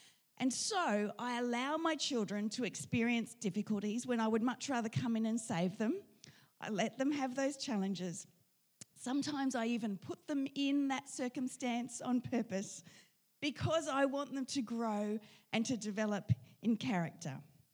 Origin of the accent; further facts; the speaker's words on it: Northern Territory, Australia; I grew up in the Northern Territory, and we went on a lot of camping trips.